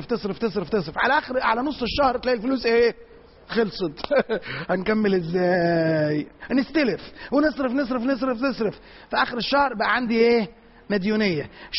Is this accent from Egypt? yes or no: yes; Egypt; البيوت أغلبها بتاعتنا بالذات كمصريين بتعملش كده خالص